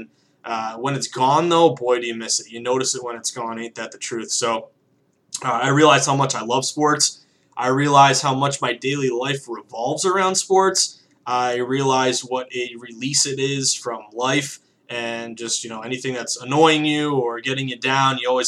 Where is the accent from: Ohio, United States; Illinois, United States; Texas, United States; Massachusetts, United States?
Massachusetts, United States; I grew up in Western Massachusetts.